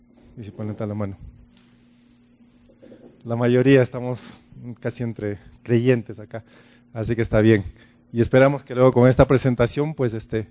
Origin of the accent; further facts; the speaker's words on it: Peru; moved away; Estoy acá ya hace 5 meses, soy de Perú